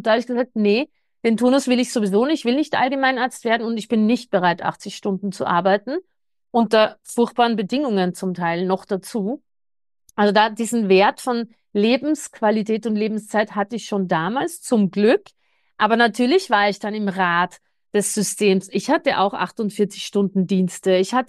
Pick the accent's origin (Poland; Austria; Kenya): Austria